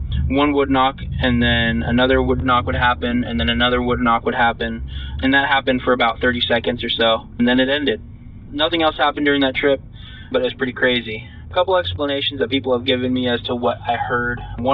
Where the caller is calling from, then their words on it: Washington, United States; from Washington State.